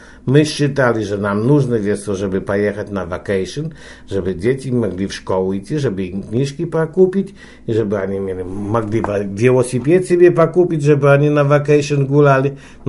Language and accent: Russian; Poland; Russian is a second language; я электриком весь из Польши